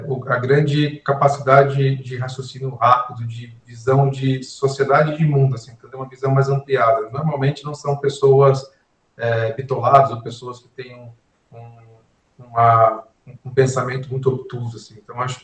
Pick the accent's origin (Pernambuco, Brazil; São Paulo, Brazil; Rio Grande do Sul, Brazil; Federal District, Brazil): São Paulo, Brazil; Botucatu; eu falo muito de Botucatu porque foi onde eu fui criado